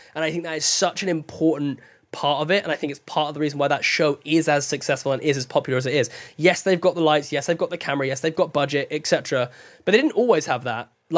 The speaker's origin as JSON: {"language": "English", "region": "England", "country": "United Kingdom", "said": "it's very easy to be self-deprecating, you know, as an Englishman."}